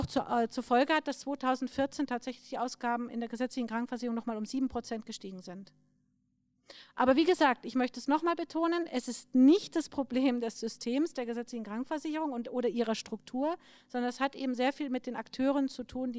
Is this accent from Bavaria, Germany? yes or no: yes; Bavaria, Germany; Ich komme jetzt aus Bayern, aus dem Großraum München.